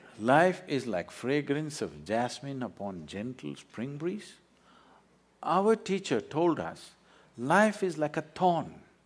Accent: South India, India; You know, I'm a mystic from South India.

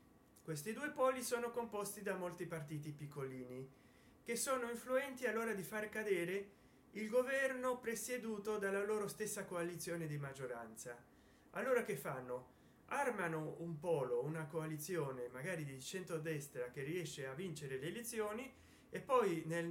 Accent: Rome, Lazio, Italy; geograficamente io mi trovo nel mezzo, sto a Roma, sono romano

